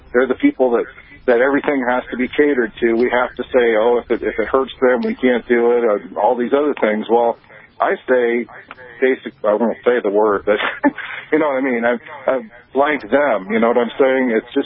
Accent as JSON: {"language": "English", "region": "California", "country": "United States", "lives_now": "Wyoming, United States", "said": "I'm from California originally, but I'm in Wyoming now, thank God."}